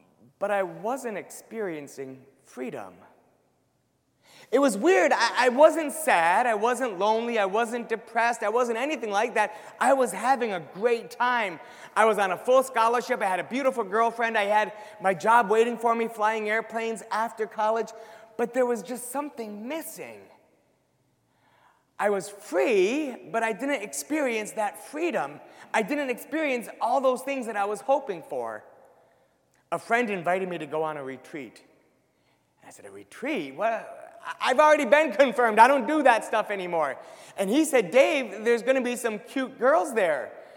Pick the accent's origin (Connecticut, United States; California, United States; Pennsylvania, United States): Connecticut, United States; I grew up in Connecticut, and it's not as cold as Minnesota and North Dakota, but it's cold enough for roads to freeze.